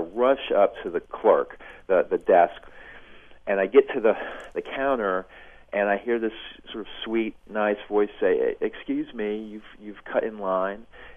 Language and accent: English; North Carolina, United States; I told her I was from North Carolina.